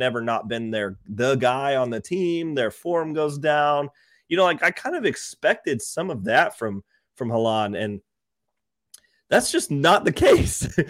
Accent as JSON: {"language": "English", "country": "United States", "said": "I'm American, so I don't really have a whole lot."}